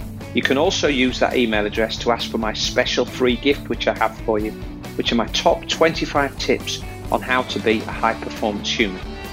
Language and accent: English; Yorkshire and the Humber, United Kingdom; I'm from Yorkshire.